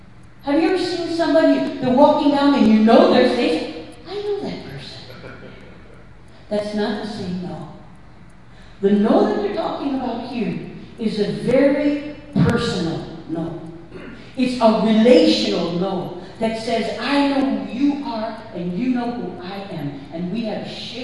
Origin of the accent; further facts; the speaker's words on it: New York, United States; I'm from New York. It's cold here.